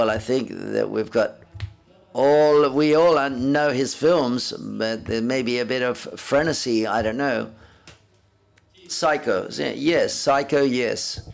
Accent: Brazil; English is a second language; Hi, I'm from Brazil.

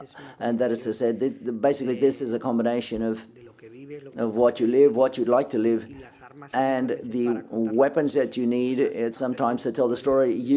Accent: Barcelona, Catalonia, Spain; Hi, I'm from Barcelona as well, with my colleagues, cinema students.

